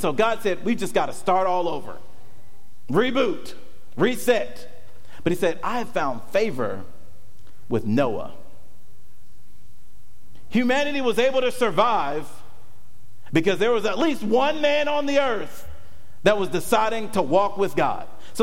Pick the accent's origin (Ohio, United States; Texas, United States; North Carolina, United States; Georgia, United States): Georgia, United States; I'm from Georgia, my parents are from the country, they get out their guns and they shoot them up on New Year's Eve when it comes.